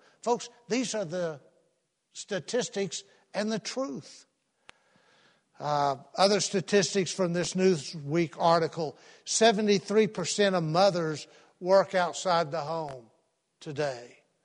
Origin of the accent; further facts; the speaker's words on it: Odessa, Texas, United States; Everyone on the block that I grew up in Odessa, Texas, all the mothers stayed home.